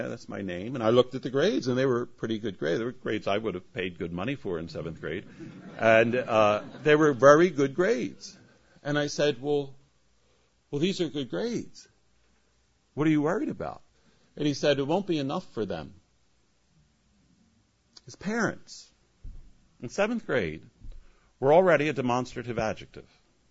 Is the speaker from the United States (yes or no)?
no; Ireland; I'm Irish, so I think of that several times.